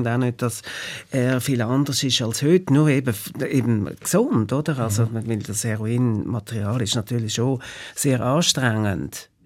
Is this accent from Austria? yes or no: no; Switzerland; Ich bin in der Schweiz verwurzelt.